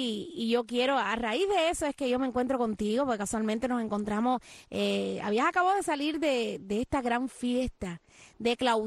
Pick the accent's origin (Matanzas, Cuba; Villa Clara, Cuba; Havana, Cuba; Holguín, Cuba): Holguín, Cuba; Y yo soy de Boyo Manso. Y cerca allá de mi pueblo, por allá por Holguín